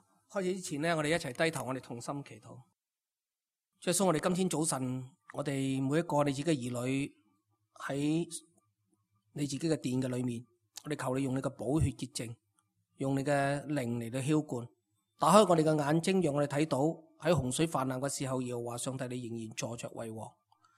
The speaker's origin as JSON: {"language": "Cantonese", "country": "Hong Kong", "said": "我哋香港人呢一个月里面咧，成日都有呢啲嘅新闻啊"}